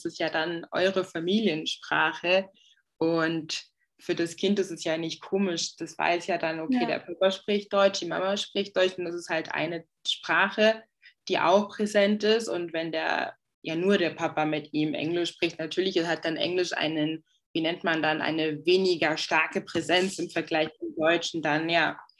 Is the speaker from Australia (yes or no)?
no; Togo; first language Ewe; German is a second language; meine Erstsprache ist Ewe, also eine der Landessprachen aus Togo und Französisch.